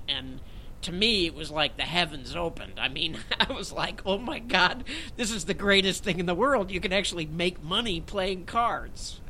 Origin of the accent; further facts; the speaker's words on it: Chicago, Illinois, United States; You know, I grew up in Chicago, and the winter is insane.